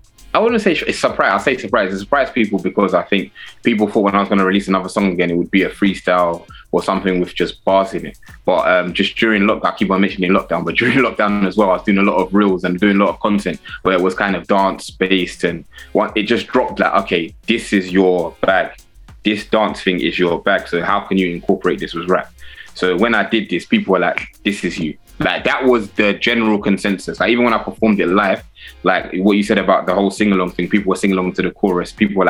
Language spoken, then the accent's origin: English; South East England, United Kingdom; growing up in Kent, being one of the only few black people here.